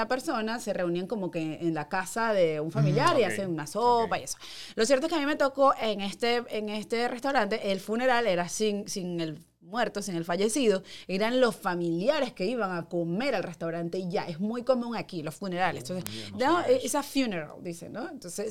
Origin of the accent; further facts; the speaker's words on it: Guárico, Venezuela; Yo que crecí en Guárico, bueno, además te reunían a hacer un sancocho.